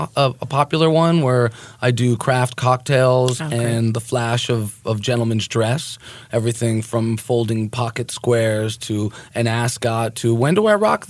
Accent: New Jersey, United States; I said, no, I'm a kid from Jersey aspiring to be one.

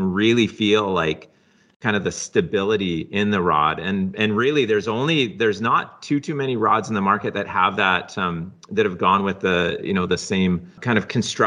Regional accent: British Columbia, Canada; But I actually grew up in the Kootenays, which is where the headquarters are. And so I grew up in the Rockies and then eventually kind of migrated out west a little bit farther out to the coast.

